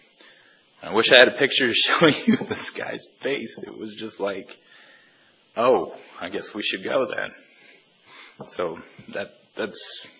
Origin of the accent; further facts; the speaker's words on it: Michigan, United States; and I'm from Michigan, so I felt comfortable telling them